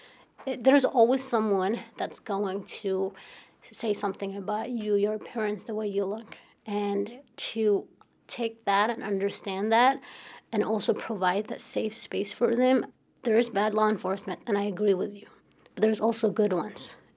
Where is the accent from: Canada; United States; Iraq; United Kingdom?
Iraq; Baghdad, Baghdad Governorate; I grew up in Baghdad, Iraq, and I'm like any other Iraqi.